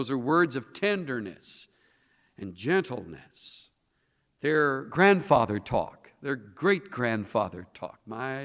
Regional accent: the South, United States; I was raised in the South where that expression is very common

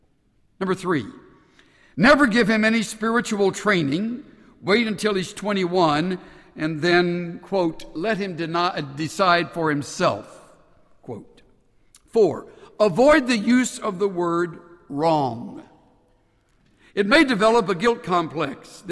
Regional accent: Houston, Texas, United States; I was born and reared in South Texas. Matter of fact, from about third grade on, I lived through my adolescence and ultimately into young manhood in the city of Houston.

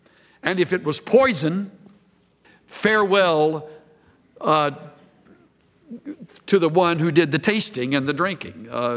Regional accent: El Campo, Texas, United States; I'm from El Campo. And outside of Texas, most folks kind of chuckle when they hear that.

